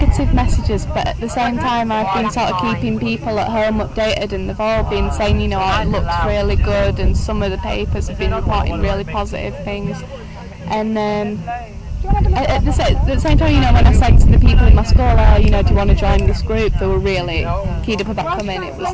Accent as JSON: {"language": "English", "region": "Yorkshire and the Humber", "country": "United Kingdom", "said": "Like, I'm from Yorkshire"}